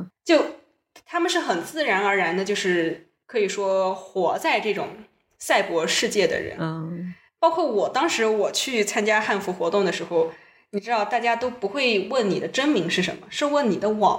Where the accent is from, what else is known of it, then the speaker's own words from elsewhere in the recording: China; 我们中国人呢还是比较喜欢管人家闲事的